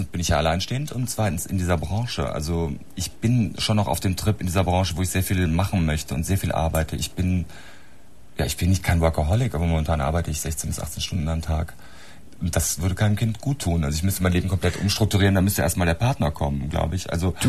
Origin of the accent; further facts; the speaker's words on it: Oslo, Norway; first language Norwegian; German is a second language; Ja, ich snakke litt norsk, jeg skal hilse alle som forstår norsk, og jeg vokste opp i Oslo